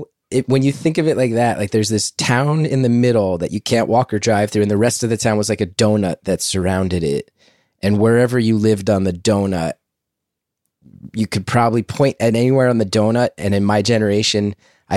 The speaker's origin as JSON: {"language": "English", "region": "New Jersey", "country": "United States", "tie": "born or raised there", "said": "And also growing up in North Jersey, we had the extra added bonus of them saying"}